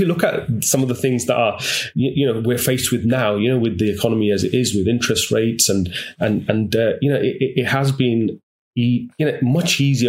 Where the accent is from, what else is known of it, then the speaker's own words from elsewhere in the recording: Birmingham, West Midlands, United Kingdom; now in Solihull, United Kingdom; So I'm from Birmingham. I live in Solihull now, but okay. I was born in Birmingham, and I knew the area.